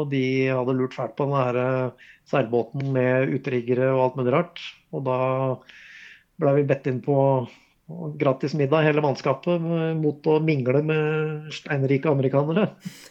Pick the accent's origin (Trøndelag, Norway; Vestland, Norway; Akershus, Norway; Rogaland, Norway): Akershus, Norway; en brei sjø, omtrent som hjemme på Vorma